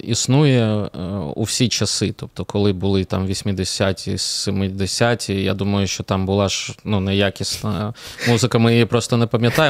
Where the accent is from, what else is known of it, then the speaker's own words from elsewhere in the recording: Kyiv, Ukraine; Я киянин сам.